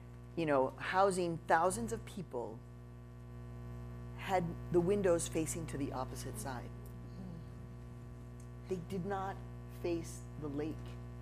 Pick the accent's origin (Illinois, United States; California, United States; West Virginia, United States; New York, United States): Illinois, United States; Chicago; I was writing about my experience of growing up in Chicago and driving from Hyde Park on the south side where I grew up to the north side